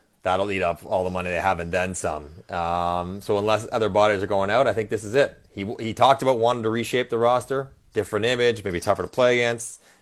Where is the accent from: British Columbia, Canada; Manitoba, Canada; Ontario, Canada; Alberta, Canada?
Ontario, Canada; Scarborough; I grew up in Scarborough, man. I know what's up.